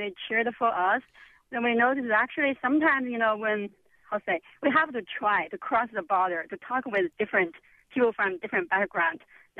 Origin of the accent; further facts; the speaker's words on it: China; English is a second language; now in United States; I'm originally from China, but I'm a new citizen right now.